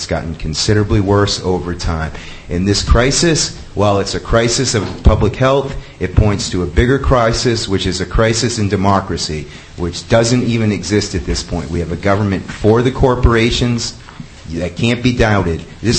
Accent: Freeville, New York, United States; I'm from Freeville.

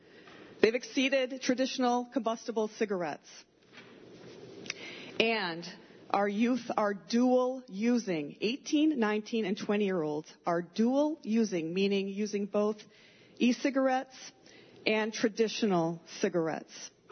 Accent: Homer, New York, United States; I'm from Homer.

